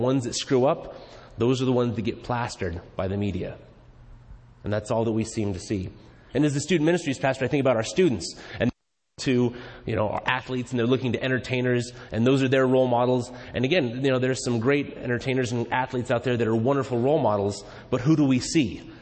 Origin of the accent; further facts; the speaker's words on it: California, United States; I grew up in California for the first 28 years. That's where I lived. I've been through my fair share of earthquakes living in the Bay Area.